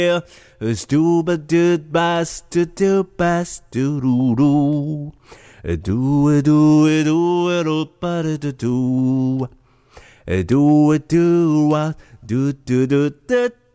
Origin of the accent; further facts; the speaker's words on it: Yokosuka, Kanagawa, Japan; 私、横須賀という港町の出身ですので、そこからずっと港の歌は何曲かいろいろ作ってきたんですけども